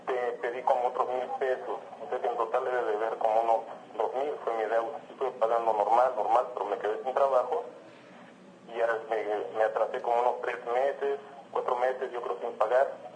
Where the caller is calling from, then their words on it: Valle de Chalco, State of Mexico, Mexico; De Valle de Chalco.